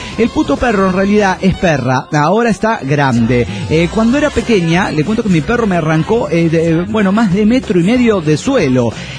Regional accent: Mexico; first language Zapotec; Spanish is a second language; yo quiero hacer mi aporte en mi lengua madre, el zapoteco.

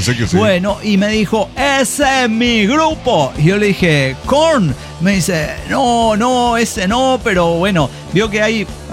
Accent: Mexico City, Mexico; Yo como buen chilango, ya sabe.

